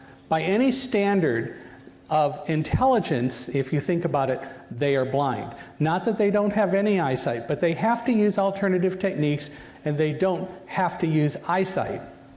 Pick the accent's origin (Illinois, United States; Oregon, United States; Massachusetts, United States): Illinois, United States; Chicago; But I was born in Chicago, grew up there for 5 years, went to the candy store when I was old enough to do it with my brother and cousins who lived next door every day